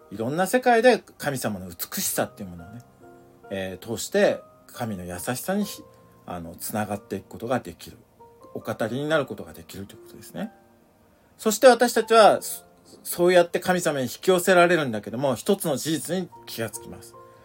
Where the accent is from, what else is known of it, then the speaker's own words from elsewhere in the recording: Hokkaido, Japan; まあ私もね北海道出身ですもんね